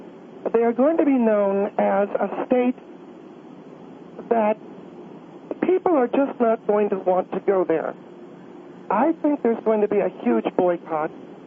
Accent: California, United States; I'm from California. I am not an outsider.

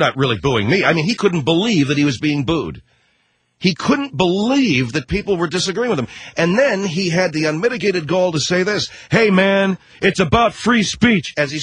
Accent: Ireland; because I'm good looking and I'm Irish and I got the love of Jesus in my beautiful blue eyes

